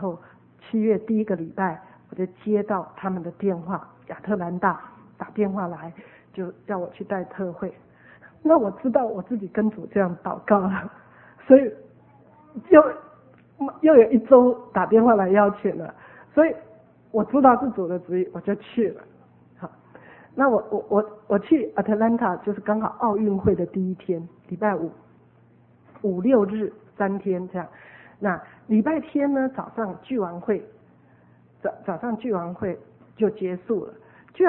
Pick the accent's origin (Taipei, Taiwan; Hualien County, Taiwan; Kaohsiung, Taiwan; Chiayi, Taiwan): Taipei, Taiwan; also born or lived in Hsinchu; 我在台北长大的，在家中除了跟父母讲台语以外，连跟兄弟姐妹很多都是讲国语的。那26岁就去新竹了，更是什么都是讲国语的